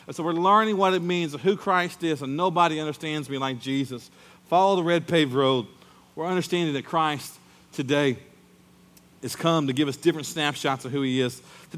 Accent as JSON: {"language": "English", "town": "Muskogee", "region": "Oklahoma", "country": "United States", "tie": "born or raised there", "said": "even today when I go back to Muskogee, my hometown, when I was raised"}